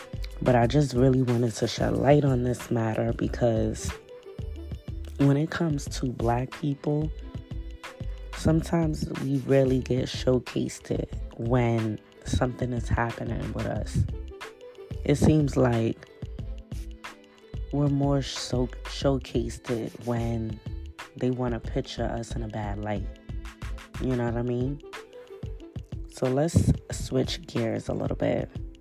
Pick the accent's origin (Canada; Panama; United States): United States; New York; This is crazy because I'm from New York, like I stated a little minute ago.